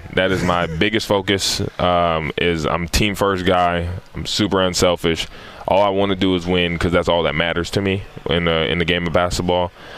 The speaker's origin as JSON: {"language": "English", "town": "Fresno", "region": "California", "country": "United States", "tie": "born or raised there", "lives_now": "Memphis, United States", "said": "Memphis reminds me a lot of my hometown. You know, my hometown, Fresno, California."}